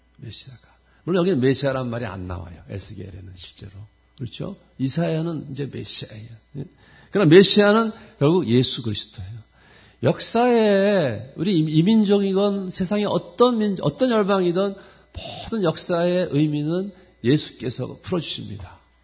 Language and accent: Korean; South Korea; 물론 우리는 한국 사람이지만 국적이.